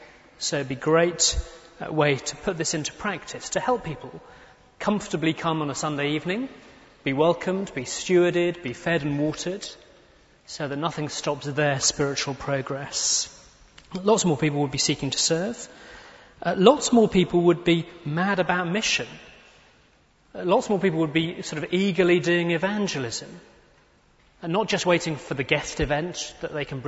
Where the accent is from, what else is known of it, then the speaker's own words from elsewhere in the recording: England, United Kingdom; Seems about as strong as we get as the English.